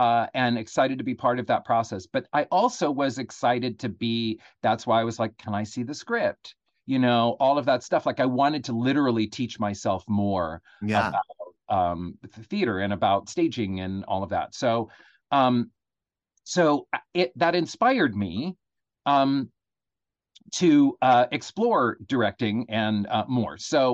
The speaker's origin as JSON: {"language": "English", "town": "Oakland", "region": "California", "country": "United States", "said": "I was from Oakland, right?"}